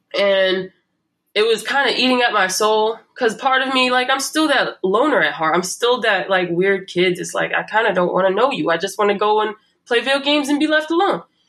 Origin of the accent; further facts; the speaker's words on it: New York, United States; because I grew up in New York, but as soon as I got here